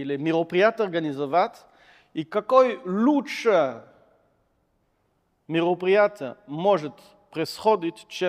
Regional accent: France; born there; Russian is a second language; я родился в Франции

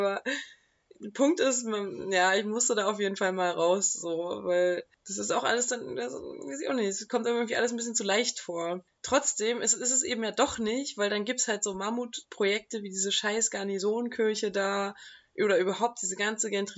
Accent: Potsdam, Brandenburg, Germany; ich bin auch im, weiß nicht, im Zentrum aufgewachsen oder in Potsdam West und so und habe auch mal irgendwie im Plattenbaugebiet gewohnt

